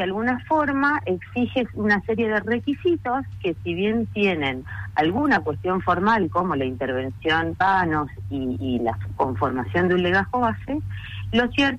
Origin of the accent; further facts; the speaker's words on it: Rosario, Santa Fe, Argentina; yo soy de Rosario, de la provincia de Santa Fe